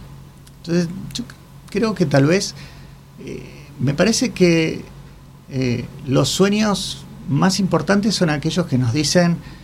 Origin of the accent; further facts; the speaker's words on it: Córdoba, Argentina; yo soy cordobés, nací en Córdoba.